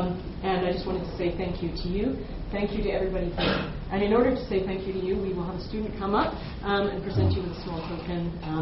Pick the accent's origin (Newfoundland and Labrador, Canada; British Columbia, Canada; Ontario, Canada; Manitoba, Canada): British Columbia, Canada; Victoria; I grew up in Victoria, where you wouldn't hear words French spoken on the street from one year to the next